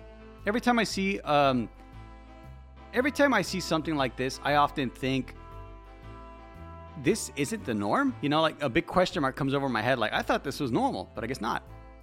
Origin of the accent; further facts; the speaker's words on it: United States; As an American, I'll tell you, yeah, it's your right to defend yourself.